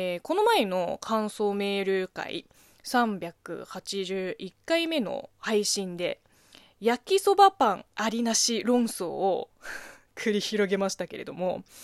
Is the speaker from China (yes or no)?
yes; China; Japanese is a second language; now in Japan; 中国生まれ中国育ちの